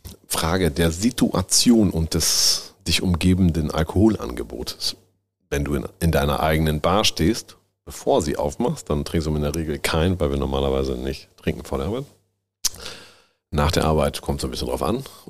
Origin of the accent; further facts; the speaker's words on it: Bünne, Lower Saxony, Germany; Komm her, aus der Ort heißt Bünne.